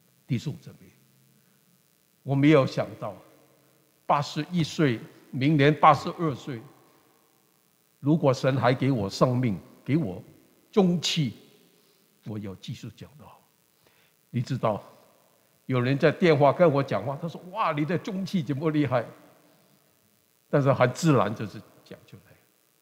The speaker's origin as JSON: {"language": "Chinese", "country": "Hong Kong", "tie": "born or raised there", "also_born_or_lived": "China", "said": "我在香港长大，在中国出生，后来到香港长大。"}